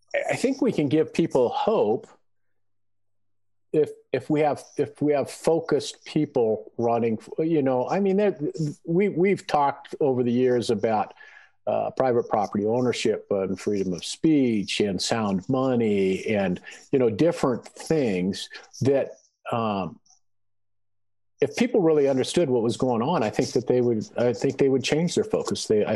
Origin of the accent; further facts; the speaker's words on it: United States; But as American people, we don't think that happens in our country.